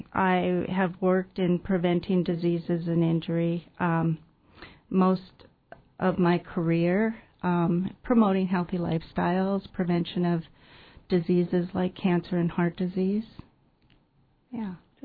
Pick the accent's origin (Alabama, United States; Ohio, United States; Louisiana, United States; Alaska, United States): Alaska, United States; Juneau; born or raised there